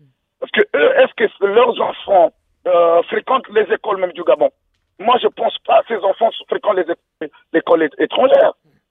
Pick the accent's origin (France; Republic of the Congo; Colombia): Republic of the Congo; Brazzaville; je suis congolais de Brazzaville.